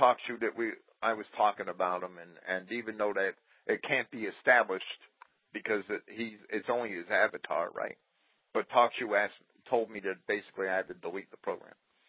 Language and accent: English; Jersey City, New Jersey, United States; But not actually where I grew up in Jersey City, there's a lot of old Dutch names.